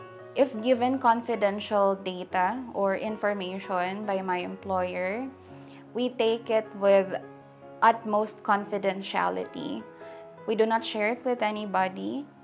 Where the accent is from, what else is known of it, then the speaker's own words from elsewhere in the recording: Gamay, Eastern Visayas, Philippines; English is a second language; So I grew up in Gamay, Northern Samar. It's actually a very far-flung area, 8 hours away from the nearest airport.